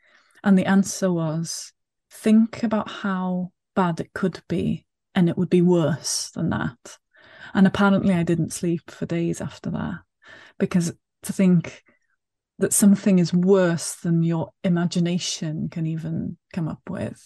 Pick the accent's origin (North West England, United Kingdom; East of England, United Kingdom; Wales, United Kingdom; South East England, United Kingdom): Wales, United Kingdom; first language Welsh; English is a second language; I'm Welsh first language, so I was brought up speaking Welsh, and I speak Welsh at home with my own children as well. But English has always been there as well, so I've been fluent in both languages since I can remember.